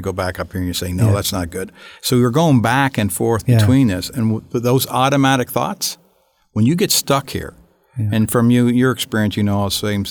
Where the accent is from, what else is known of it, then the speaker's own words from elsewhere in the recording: Prince Edward Island, Canada; if you're being me growing up in Prince Edward Island